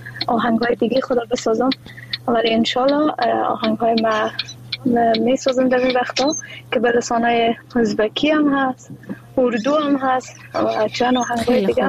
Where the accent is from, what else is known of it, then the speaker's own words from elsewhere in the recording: Afghanistan; first language Dari; زبان مادری ما دری است، ولی ما خودم علاقمندی خاص به لسانهای مختلف و زبانهای مختلف دارم